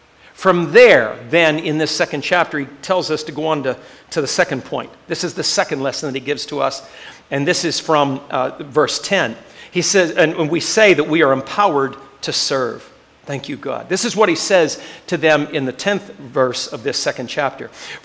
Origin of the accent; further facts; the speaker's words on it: Johnstown, United States; I'm from Johnstown, and I have a very good work ethic